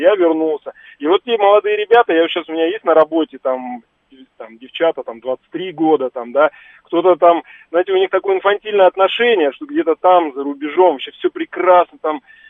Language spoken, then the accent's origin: Russian; Russia; я на себе постоянно ощущал, что я там русский из России